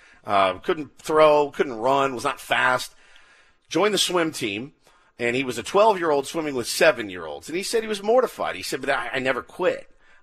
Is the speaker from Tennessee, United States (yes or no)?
no; Texas, United States; Now, I'm from the Dallas-Fort Worth area where Lance grew up, Plano, Texas.